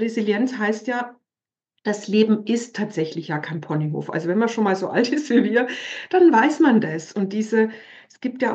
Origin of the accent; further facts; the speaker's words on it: Bavaria, Germany; ich komme aus Bayern, wie man hört, ja, also ich lebe zwar nicht da, aber ich bin im klassischen Katholizismus groß geworden.